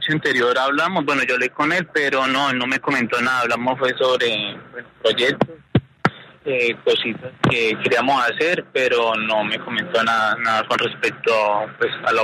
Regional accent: Caquetá, Colombia; born there; vivimos en AIP Huila. Bueno, mi hermano, mis papás vienen en AIP Huila, pero como tal nosotros nacimos en el Caquetá.

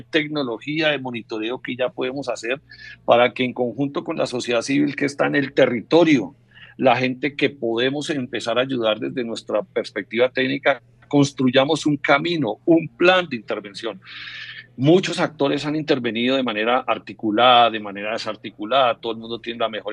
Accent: Colombia; pareciera no ser un motivo suficiente para unirnos como colombianos en ese territorio

